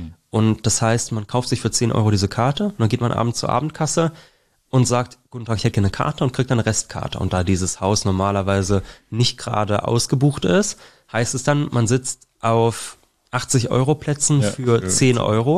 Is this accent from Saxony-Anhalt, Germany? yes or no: no; Berlin, Germany; in Berlin, wo ich herkomme, gibt es das auch.